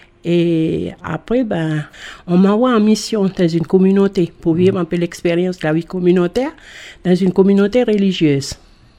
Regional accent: Balade, North Province, New Caledonia; Je suis originaire de Balade, de la commune de Puebo. J'ai grandi dans une famille chrétienne.

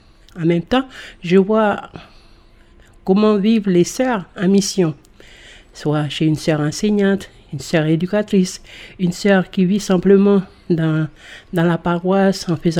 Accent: Balade, North Province, New Caledonia; Je suis originaire de Balade, de la commune de Puebo. J'ai grandi dans une famille chrétienne.

